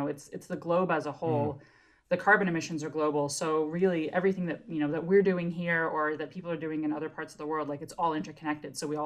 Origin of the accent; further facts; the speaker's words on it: Mountain West, United States; as someone who like grew up in the Mountain West of the US and experienced a forest fire in my hometown as a teen